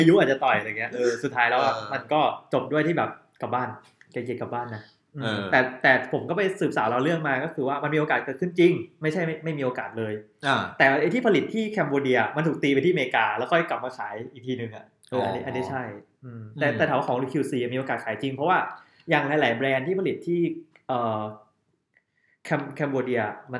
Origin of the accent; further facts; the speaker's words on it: Chanthaburi, Thailand; บ้านผมอยู่จังหวัดจันทบุรีซึ่งมันใกล้ๆใกล้ๆฝั่งอรันโดยอรันนะก็คือโรงเกลือนั่นแหละมันคือโรงเกลือ